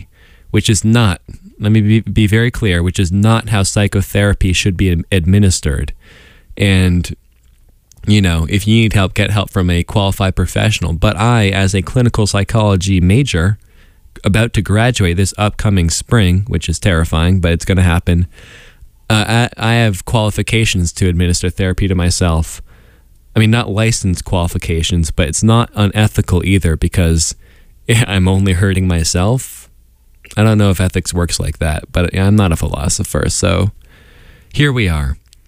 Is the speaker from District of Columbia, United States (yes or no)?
yes; Washington, District of Columbia, United States; because I'm from Washington, D.C., I'm from D.C.